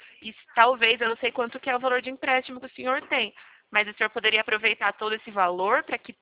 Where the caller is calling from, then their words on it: Araras, São Paulo, Brazil; Eu estou falando daqui de Araras.